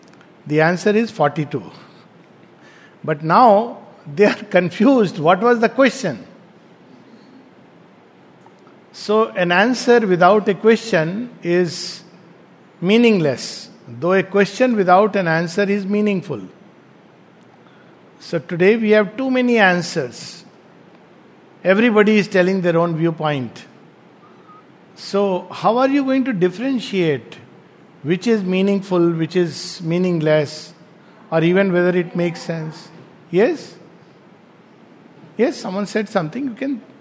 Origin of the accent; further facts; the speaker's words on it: India; I'm proudly Indian, okay.